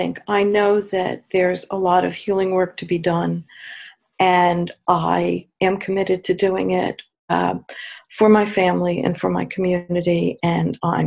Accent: Cornish, Maine, United States; I am from Cornish, Maine.

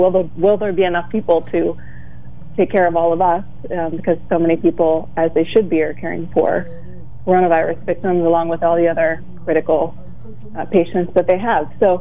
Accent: Pennsylvania, United States; now in New York City, United States; my home state, Pennsylvania, which I love dearly.

